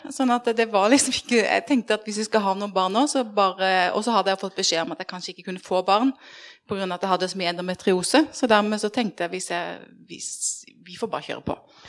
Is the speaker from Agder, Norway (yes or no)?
yes; Greipstad, Agder, Norway; now in Grimstad, Norway; Jeg bor i Grimstad. Kommer egentlig fra en bygd, ikke så ulik Konsmo, som heter Greipstad, for de som her sikkert vet, men det i hvert fall rett utenfor Kristiansand. Nå det faktisk Kristiansand kommune. Men der det lenge siden jeg har bodd.